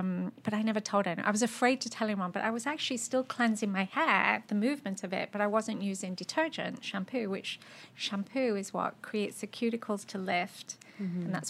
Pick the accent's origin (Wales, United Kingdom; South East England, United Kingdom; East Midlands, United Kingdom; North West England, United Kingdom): East Midlands, United Kingdom; Leicester; And in Leicester, England.